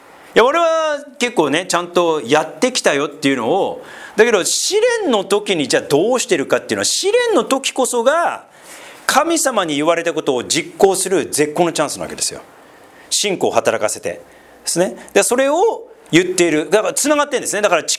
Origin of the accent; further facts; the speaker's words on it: Sendai, Miyagi, Japan; accent: Zuzu-ben; 私実は仙台出身なんで、まずちょっとズーズー弁で、